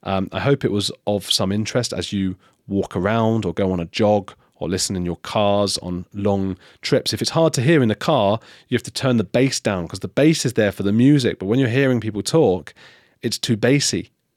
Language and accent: English; England, United Kingdom; accent: English; I come in with my English accent and it's the opposite of the Julia Roberts because they assume I can afford stuff.